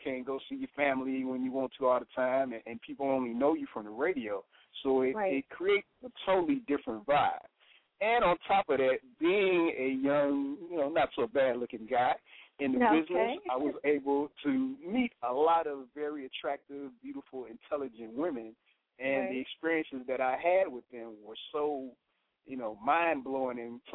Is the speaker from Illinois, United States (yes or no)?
yes; Chicago, Illinois, United States; I'm a music historian, born and raised in Chicago, and worked in radio in college as well as in Chicago at a radio station called WGCI, and Indianapolis at a radio station called WTLC, and Dallas at KKDA-FM.